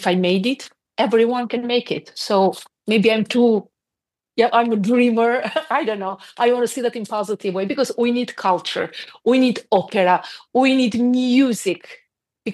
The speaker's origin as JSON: {"language": "English", "country": "Albania", "second_language": "English", "moved": "yes", "said": "when I left Albania, and it was the time that period that when I mentioned I'm coming from Albania, everyone I felt judged for everything"}